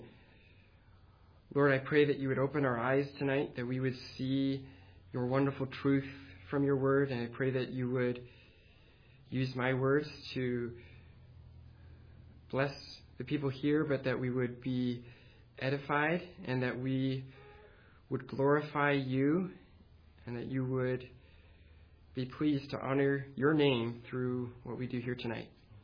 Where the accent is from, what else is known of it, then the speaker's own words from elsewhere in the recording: Canton, United States; also born or lived in Romania; I was adopted from Romania as a baby, and I'm thankful for growing up in a Christian home here down in Canton.